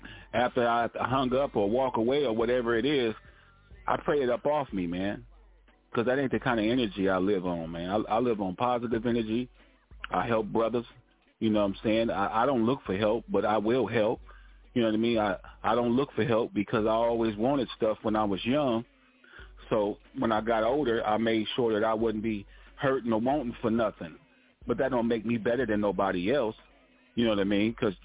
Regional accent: Los Angeles, California, United States; I come from Los Angeles, man. Wasn't nothing but a negative life all the way from birth all the way up to about 2022 till I got the hell up out of that neighborhood

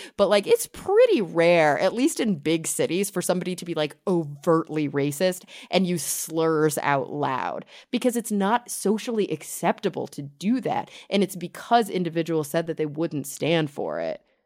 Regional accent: Texas, United States; I grew up in Texas in the suburbs, and I can even attest to the fact that like things don't catch on as quickly there, right?

